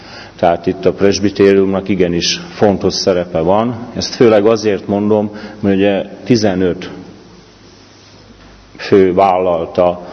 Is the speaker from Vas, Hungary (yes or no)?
no; Pomáz, Pest, Hungary; itt születtem Pomázon, ebben a gyülekezetben élek, ide tartozok, itt kereszteltek, itt konfirmáltam